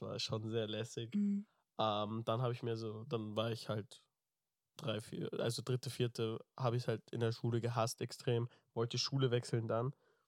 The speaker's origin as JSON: {"language": "German", "region": "Vienna", "country": "Austria", "tie": "born there", "also_born_or_lived": "Thailand", "said": "Ich bin auch in Wien geboren, 2003. Hab dann 1,5 Jahre hier im 18. Bezirk gewohnt. Dann bin ich nach Thailand gezogen für 1,5 Jahre, weil mein Vater dort gearbeitet hat nach dem Tsunami."}